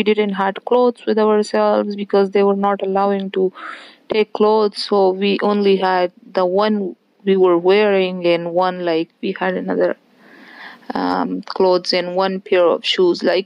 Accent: Afghanistan; English is a second language; now in New Jersey, United States; I'm from Afghanistan. I'm 29 years old, and I hold a master's degree from Malaysia. And I'm currently living in New Jersey, United States of America.

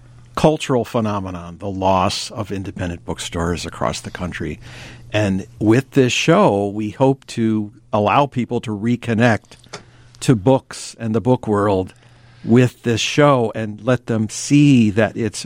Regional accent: Highland Park, United States; It goes back many years. I grew up in Highland Park.

